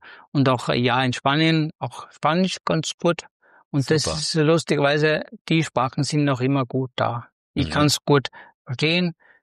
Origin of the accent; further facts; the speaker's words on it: Upper Austria, Austria; Ich komme aus Oberösterreich, das hört man wahrscheinlich auch. Also ich war in der Nähe von Rieti im Innkreis. Bin ich geboren